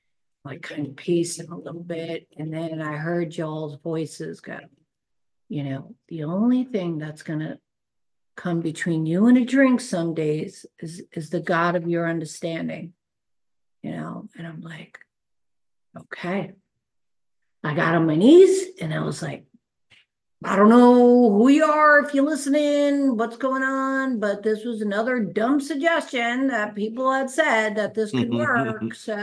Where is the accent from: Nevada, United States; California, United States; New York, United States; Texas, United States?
New York, United States; I grew up in New York